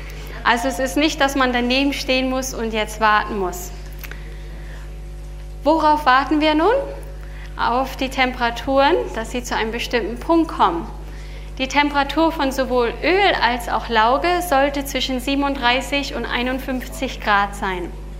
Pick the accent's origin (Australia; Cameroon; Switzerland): Australia; German is a second language; now in Germany; Natriumhydroxid bekommt man in Apotheken hier in Deutschland. Bei uns in Australien bekommt man es in jedem Supermarkt.